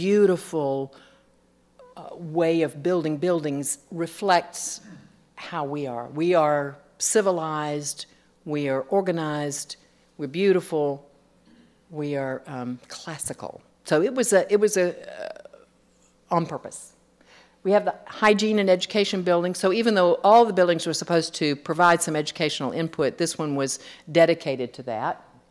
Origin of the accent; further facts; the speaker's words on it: Atlanta, Georgia, United States; I grew up in Atlanta